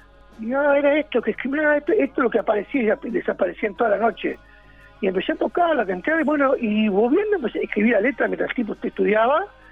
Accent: Pocito, San Juan, Argentina; yo soy de Pocito, de ahí de la Bondiola

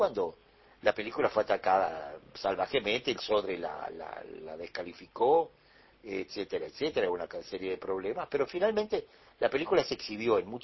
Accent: Cuba; moved away; yo fui otro una vez que salí de Cuba, que salí en finales del 65.

